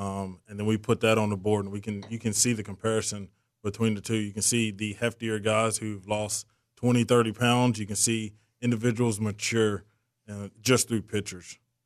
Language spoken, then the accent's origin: English; Kentucky, United States; Like you said, we're both from Kentucky. I was 17 whenever I joined.